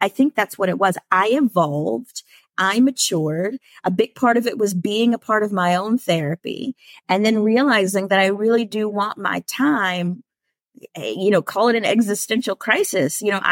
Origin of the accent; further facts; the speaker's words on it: Texas, United States; And I grew up in Texas where no one talks about anything negative.